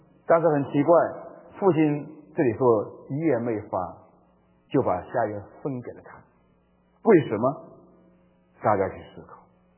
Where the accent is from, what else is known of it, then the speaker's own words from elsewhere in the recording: Hubei, China; 我是湖北人，在湖北在有很多很多的各种学校，大学很多的啊，但是我报志愿的时候一个湖北都没报啊